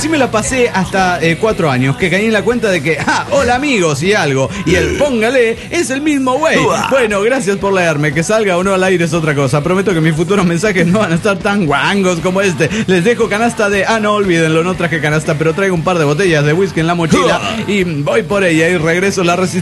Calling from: Monterrey, Nuevo León, Mexico; de Monterrey.

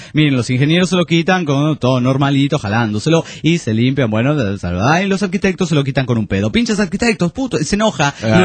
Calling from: Guatemala; de Guatemala.

